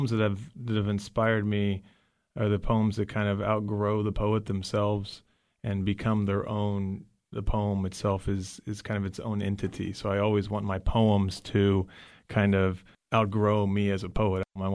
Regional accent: Dayton, Ohio, United States; I'm originally from Dayton, the Oakwood suburb of Dayton. So I'm right around the Dayton area, yeah.

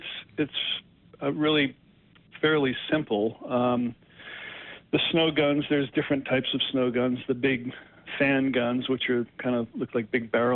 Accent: New Hampshire, United States; I grew up back in New Hampshire, northern New Hampshire. Grew up on Cannon Mountain, which is actually the home mountain of Bodie Miller. I'm an Eastern skier.

